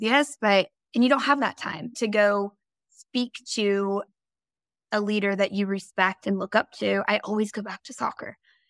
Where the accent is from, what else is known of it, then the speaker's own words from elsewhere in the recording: Portland, Oregon, United States; born there; I'm the first generation American, Colombian American, actually. My parents moved here and I was born in Portland, Oregon.